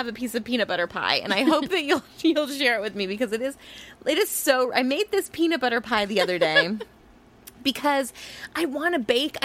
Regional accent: France; accent: French; if I'm just talking like this with my French accent, it's fine.

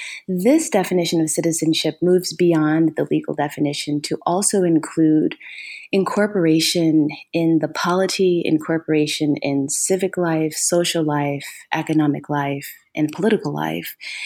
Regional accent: Ohio, United States; And I'm originally from Ohio.

